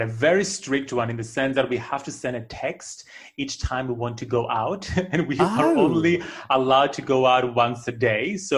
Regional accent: Cyprus; English is a second language; growing up in Cyprus, a very small kind of community, like when you are different, you stand out more.

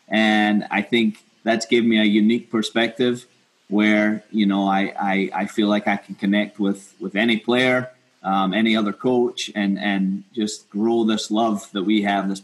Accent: Scotland, United Kingdom; now in United States; growing up in Scotland and coached a little bit when I was younger over there. And then coming over here, I sampled all of American soccer.

